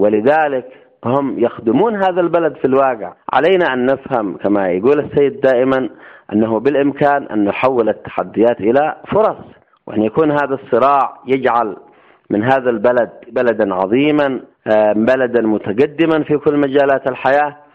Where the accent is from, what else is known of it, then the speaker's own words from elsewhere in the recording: Yemen; كان قد بلدنا اليمن العظيم اليمن العزيز